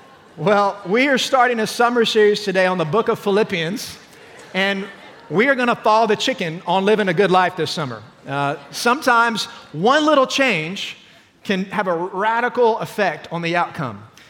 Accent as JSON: {"language": "English", "town": "Orlando", "region": "Florida", "country": "United States", "tie": "born or raised there", "said": "Some of you know I've been around Waco for a little while, but I grew up actually in Central Florida in Orlando. We were not too far from the Space Coast"}